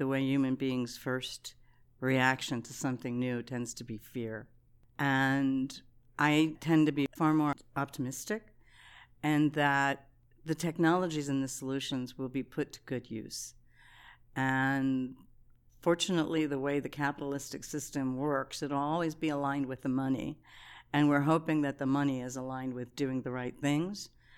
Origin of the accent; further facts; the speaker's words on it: Pittsburgh, Pennsylvania, United States; Well, I came from Pittsburgh. And early on, everything in Pittsburgh was steel.